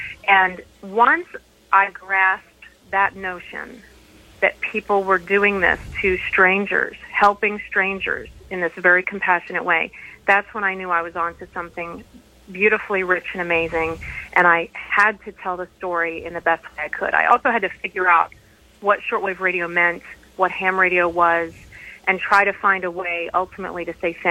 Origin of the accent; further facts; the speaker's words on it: Wellsville, Pennsylvania, United States; moved away as an adult; also born or lived in Philadelphia / Washington, D.C. / Liverpool, England; I was born and raised in Wellsville, Pennsylvania. From there, I went on to Philadelphia to attend Temple University, where I studied psychology, on to D.C. to work for the American Legion, and then on to Liverpool, England